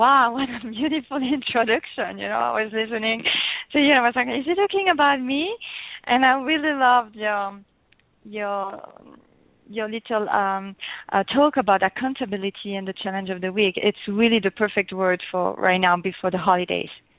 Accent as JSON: {"language": "English", "country": "Belgium", "said": "Okay, I'm from Belgium. I'm already a mix right there. My mom was from Belgium and my dad is from Portugal."}